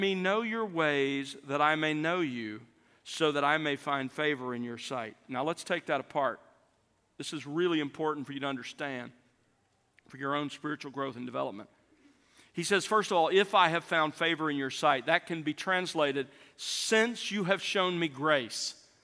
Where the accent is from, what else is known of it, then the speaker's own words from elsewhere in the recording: Alabama, United States; When I was growing up in South Alabama, we lived on the edge of a lot of forested area